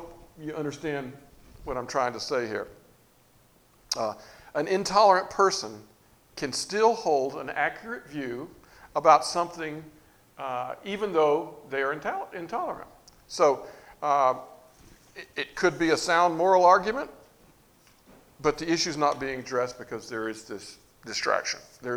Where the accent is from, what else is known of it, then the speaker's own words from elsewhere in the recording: United States; That's genetically, I was raised in the United States.